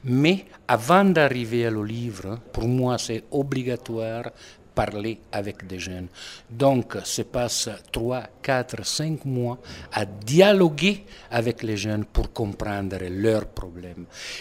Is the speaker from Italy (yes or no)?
yes; Italy; French is a second language; now in Burundi; Oui, je suis italien et à part les 17 ans que j'ai travaillé ici au Burundi